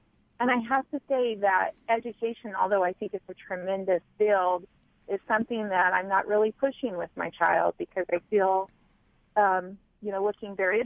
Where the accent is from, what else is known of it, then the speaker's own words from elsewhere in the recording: Sheridan, Indiana, United States; I'm from Sheridan, Indiana, and I'm a mother of a high schooler.